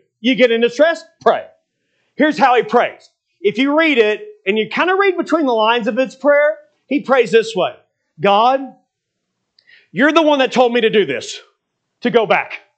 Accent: Kentucky, United States; I grew up coon hunting in Kentucky.

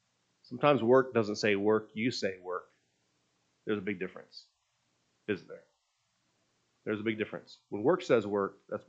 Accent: Renton, Washington, United States; I grew up in Washington State. Near our house in Renton, there was a blueberry patch.

